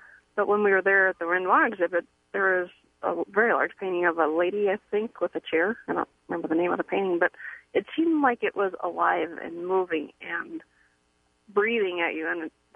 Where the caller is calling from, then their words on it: Davenport, Iowa, United States; Yeah, I'm calling actually from Davenport.